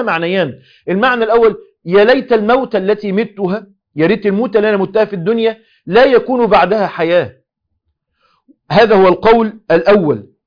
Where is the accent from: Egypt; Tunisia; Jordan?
Egypt